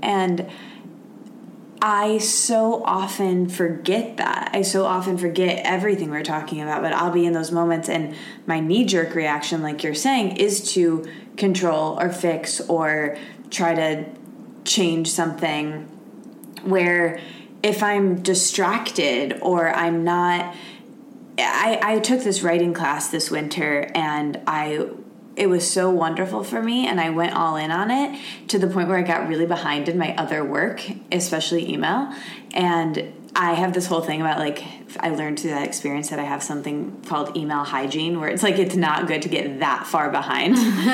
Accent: Midwest, United States; I used to hear that because of how I grew up. I'm like from the Midwest.

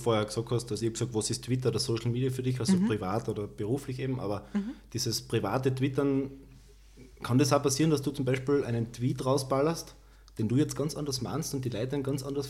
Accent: Carinthia, Austria; frei als Kärntner jetzt interpretiert

